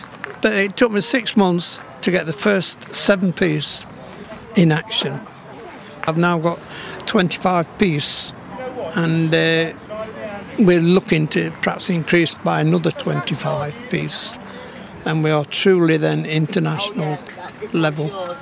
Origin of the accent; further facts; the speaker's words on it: Bilsthorpe, East Midlands, United Kingdom; born there; I was born in Bilsthorpe. I went to the mine first at Bilsthorpe and then I went in the army, come back, bought a house in Rainworth in 71 and went back down the mine at Rufford here.